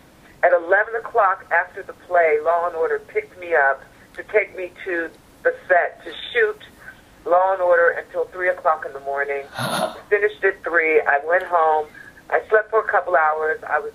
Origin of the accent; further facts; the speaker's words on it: Pittsburgh, Pennsylvania, United States; I came from Pittsburgh, a blue-collar town with a very strong ethic.